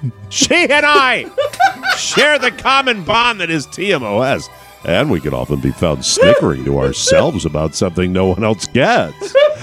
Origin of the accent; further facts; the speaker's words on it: Dillsburg, Pennsylvania, United States; now in Hagerstown, United States; I was caught by surprise last week to hear you mention a restaurant located in my hometown, Paul's Pancake Barn in Dillsburg, Pennsylvania.